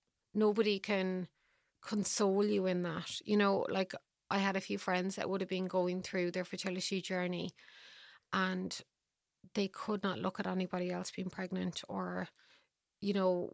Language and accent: English; Ireland; I love giving out. I love the depression. I'm Irish.